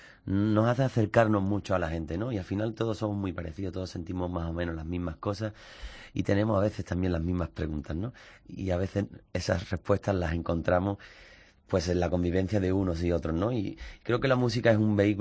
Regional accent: Isla Cristina, Andalusia, Spain; vengo de Isla Cristina, pueblecito de Huelva, pueblo marinero. Ahí empezó mi historia, ¿no? Con mi familia, mis amigos, mi gente

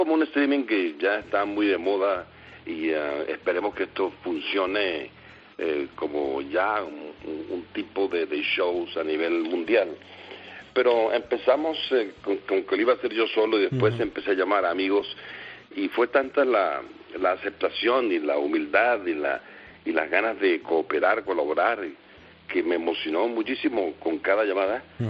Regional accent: Venezuela; now in Miami, United States; Estamos en Miami, hace bastante tiempo ya. Yo vine de Venezuela a Miami en el año 80. Aquí hemos permanecido un tiempo, aunque pasamos un par de años en Los Ángeles

